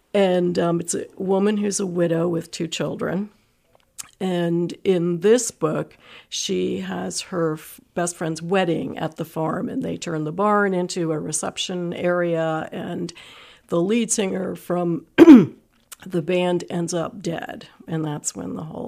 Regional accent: New Jersey, United States; moved away as an adult; now in Michigan, United States; No, actually, I'm from New Jersey, but we've been here in Michigan for 16 years now.

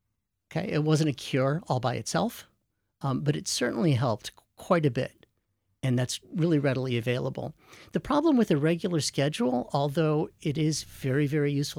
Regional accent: Rochester, New York, United States; born there; also born or lived in Colorado; I was born in Rochester, but I lived in Colorado for almost 30 years.

